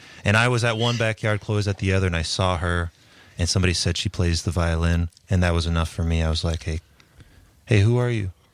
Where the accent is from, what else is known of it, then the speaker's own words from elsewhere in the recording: Lincoln, Nebraska, United States; growing up in Lincoln, Nebraska, all three of us here, you know, our parents were Catholic school teachers. And so we went to different Catholic elementary and grade schools.